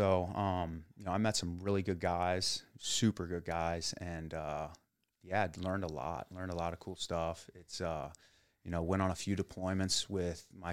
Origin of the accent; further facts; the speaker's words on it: Troy, United States; I grew up in Troy. Well, in most of my life in Troy.